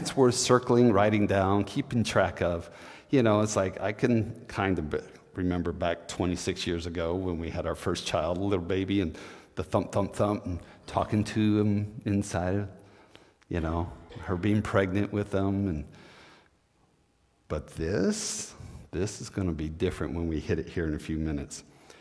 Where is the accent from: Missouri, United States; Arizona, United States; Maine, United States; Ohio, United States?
Missouri, United States; Like, I'm from Missouri. I'm from the show me, prove it state, you know?